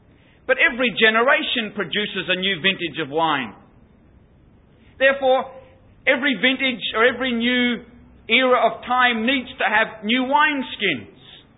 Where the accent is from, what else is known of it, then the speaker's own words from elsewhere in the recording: Ireland; Now, I'm Irish, so I can talk about that.